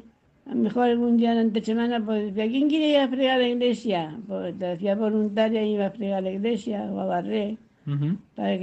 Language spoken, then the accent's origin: Catalan; Badalona, Catalonia, Spain; Badalona. Vivia en el barri del Pomar i ara estoy en la residència.